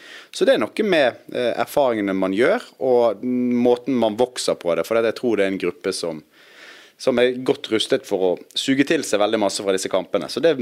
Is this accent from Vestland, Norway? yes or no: yes; Bergen, Vestland, Norway; Ja, jeg er jo bergenser